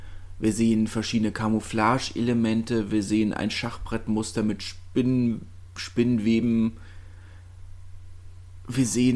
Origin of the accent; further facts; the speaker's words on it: Berlin, Germany; für mich als Berliner und Herthaner